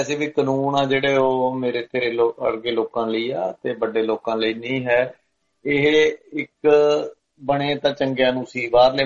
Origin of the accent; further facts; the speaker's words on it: Bathinda, Punjab, India; ਤੇ ਅਸੀਂ ਬਠਿੰਡੇ ਤੋਂ ਇੱਕ ਗਰੁੱਪ ਸੀ, ਮੁੰਡੇ ਟਰੱਕ ਯੂਨੀਅਨ ਚ ਹੁੰਦੇ ਸੀ ਸਾਰੇ, ਨਵੇਂ ਨਵੇਂ ਕਾਲਜਾਂ ਚੋਂ ਆਏ ਸੀ ਸਾਰੇ ਜਾਣੇ